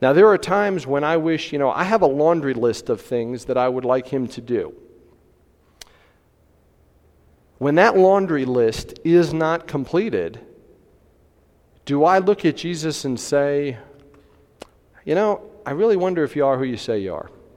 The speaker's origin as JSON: {"language": "English", "region": "New Jersey", "country": "United States", "tie": "born or raised there", "said": "we brought a kid who wasn't really familiar with church to Vacation Bible School when I grew up in New Jersey."}